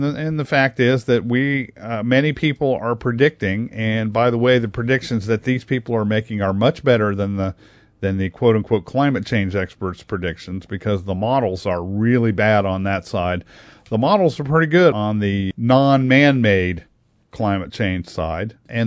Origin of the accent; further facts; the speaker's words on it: Hebron, Ohio, United States; I can remember derechos blowing through when I was a kid here in Central Ohio. I grew up in Hebron.